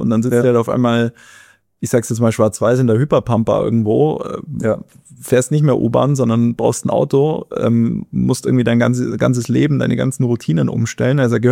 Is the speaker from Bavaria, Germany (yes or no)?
yes; Bavaria, Germany; Das muss ich als Bayer auch sagen.